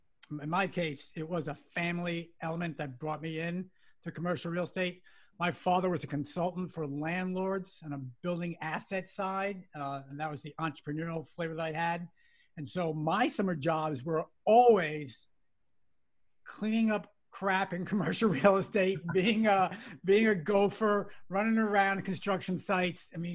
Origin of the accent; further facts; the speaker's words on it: New York, United States; I was born and raised in New York.